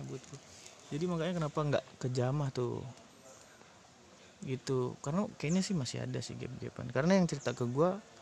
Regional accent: Jakarta, Indonesia; Ya mungkin sebagian tahunnya gue dari Jakarta cok, bukan dari Jogja.

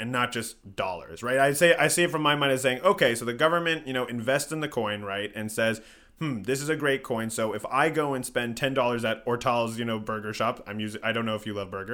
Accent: United States; I'm American too and I didn't know that.

